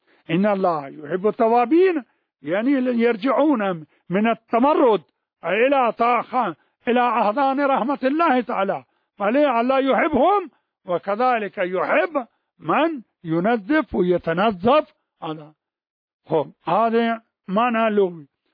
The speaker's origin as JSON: {"language": "Arabic", "town": "Najaf", "region": "Najaf Governorate", "country": "Iraq", "said": "هذا عندنا في النجف يكون أبو رقبة"}